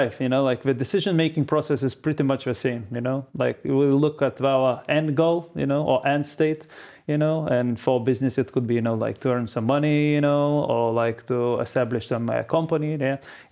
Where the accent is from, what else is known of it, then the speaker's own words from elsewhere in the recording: Lithuania; I'm from Lithuania, so we don't have a mountain.